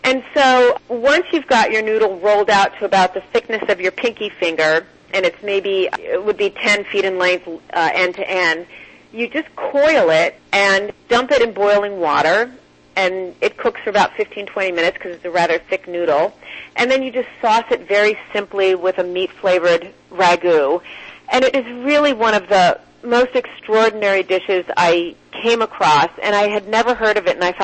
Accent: Abruzzo, Italy; I've never heard of this pasta. I'm from Abruzzo.

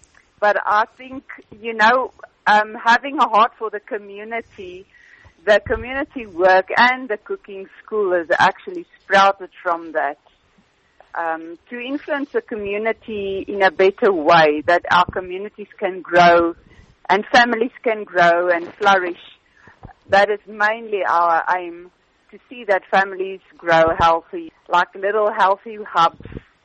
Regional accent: South Africa; we are South African.

